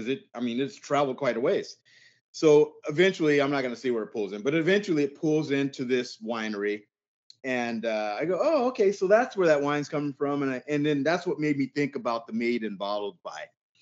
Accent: California, United States; I'm such a die in the hard. I'm a Californian man.

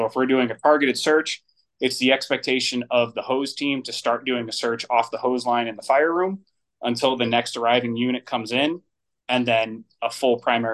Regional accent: New Jersey, United States; moved away as an adult; now in Denver, United States; I'm originally an East Coast guy. I grew up in New Jersey, and I started volunteering there. Moved to the Denver area in 2018.

